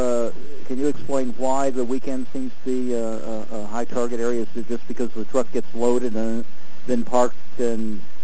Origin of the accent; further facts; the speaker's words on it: Indianapolis, Indiana, United States; Well, I'm from Indianapolis, so we're never happy to hear Indianapolis things.